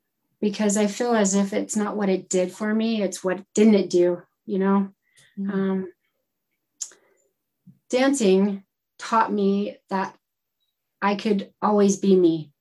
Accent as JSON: {"language": "English", "region": "Texas", "country": "United States", "tie": "born or raised there", "said": "Yeah, I grew up down south in Texas, and I had such a happy childhood."}